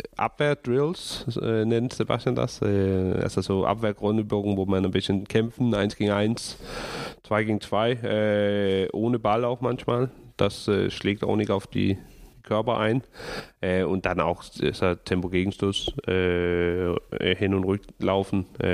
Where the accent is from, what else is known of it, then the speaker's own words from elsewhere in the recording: Kokkedal, Capital Region of Denmark, Denmark; German is a second language; also born or lived in Copenhagen; Ja, Kokkedal. Ist ein kleiner Ort, 25 Kilometer nord von Kopenhagen. Eigentlich bin ich in Kopenhagen geboren und hat da auch die erste Lebensjahr verbracht, aber ich bin aufgewachsen in Kokkedal